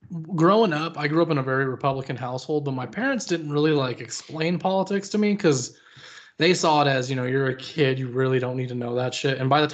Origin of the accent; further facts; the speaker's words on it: Colorado, United States; I remember when Obama said he was going to legalize marijuana. And I'm from Colorado. We were the first state that legalized it.